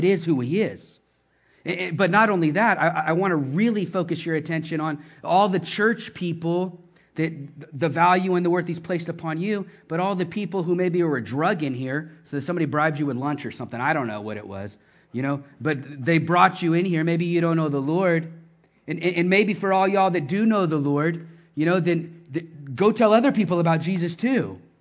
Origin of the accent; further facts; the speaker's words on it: Texas, United States; I'm from Texas, man. I don't know how y'all do it here.